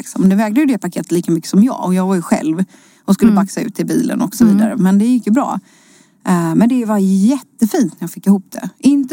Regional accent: Småland, Sweden; Va? Jag är ju från Småland.

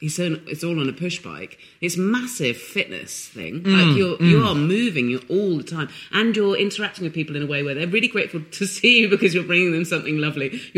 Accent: South West England, United Kingdom; I grew up in Dorset.

